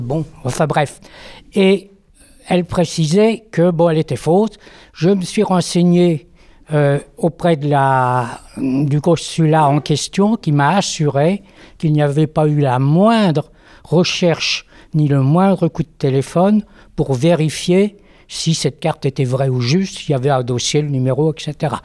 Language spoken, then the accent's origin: French; Île-de-France, France; Je suis des Yvelines